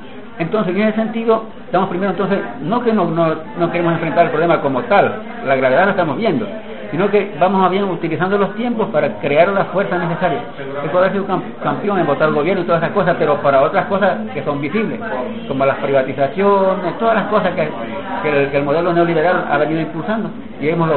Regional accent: Ecuador; Pero este fenómeno se está dando en mi país, como ustedes no tienen nombre. El Ecuador es un país pequeño territorialmente.

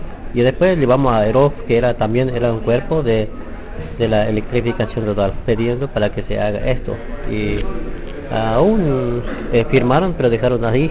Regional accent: Formosa, Argentina; yo soy de jurisdicción de Stalingrado de Campo, provincia de Formosa. Vivo en una comunidad

